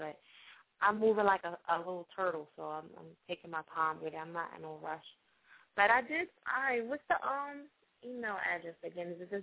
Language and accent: English; New Jersey, United States; now in Shawhan, United States; I'm originally from Jersey, but I live in Shawhan, so.